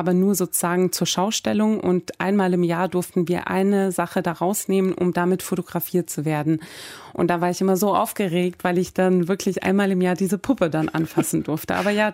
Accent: Iran; also born or lived in Baku / Sweden; Und ich wusste, ich komme aus dem Iran, um mich rum nur Iraner, aber wir dürfen alle nicht dahin.

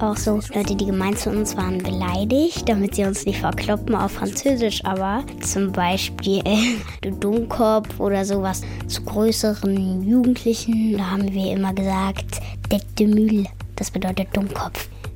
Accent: Germany; Mein Heimatland ist ja eigentlich Deutschland, aber ich könnte tatsächlich mich auch entscheiden dafür, dass ich in Frankreich lebe.

